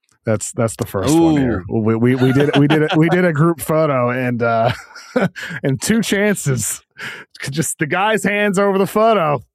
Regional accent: Brockton, Massachusetts, United States; growing up in Brockton, Massachusetts, I knew a long time ago that Brockton is a windier city than Chicago, the windy city.

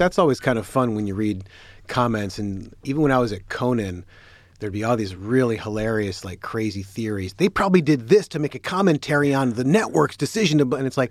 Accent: Detroit, Michigan, United States; I'm from Detroit. I take that personally.

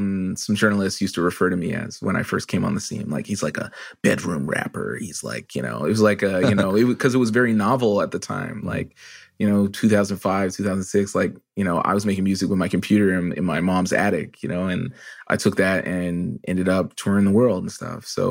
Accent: Canada; I'm also a Canadian

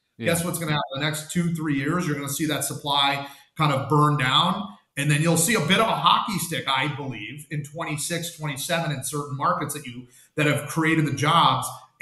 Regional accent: California, United States; from my perspective, I grew up in California.

